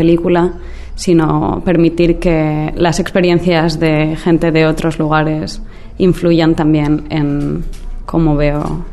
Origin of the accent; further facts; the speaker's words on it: Oviedo, Asturias, Spain; vengo de Oviedo, en el norte de España.